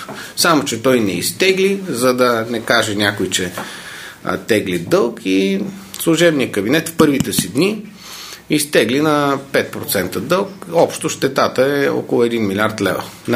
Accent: Haskovo, Haskovo Province, Bulgaria; Да сме от Хаскол, от една езикова гимназия, така е.

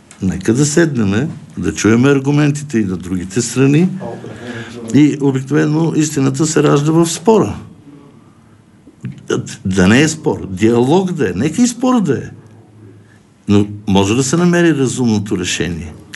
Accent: Sofia, Sofia City, Bulgaria; И понеже съм кореняк софиянец, не знам живота на село.

